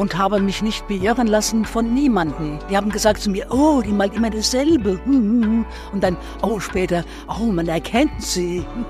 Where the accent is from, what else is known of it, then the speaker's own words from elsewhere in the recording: Bad Soden am Taunus, Hesse, Germany; Ja, in Bad Soden, wo ich herkomme, am Taunus, genau.